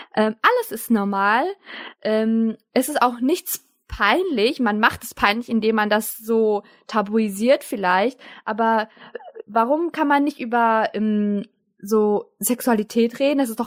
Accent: Turkey; Ich als Türkin wurde gemobbt, weil ich in der 7. Klasse Beinhaare hatte

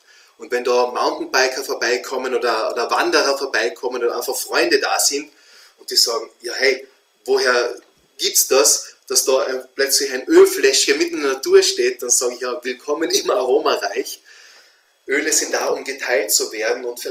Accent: Austria; mein Dialekt aus Österreich mit dem Englisch, das ist eine eigene Kombination.

